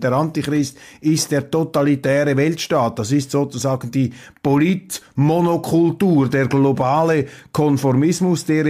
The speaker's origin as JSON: {"language": "German", "country": "Switzerland", "said": "bin ja selber 25% Deutscher und als Schweizer, Entschuldigung, interessieren wir uns für das, was jenseits unserer Landesgrenzen besteht."}